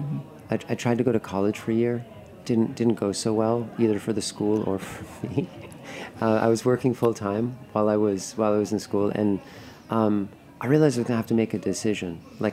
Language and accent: English; Massachusetts, United States; now in Bay Area, United States; I grew up in Massachusetts.